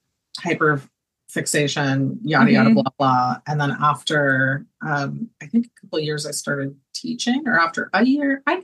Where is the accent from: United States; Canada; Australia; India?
United States; I am technically American.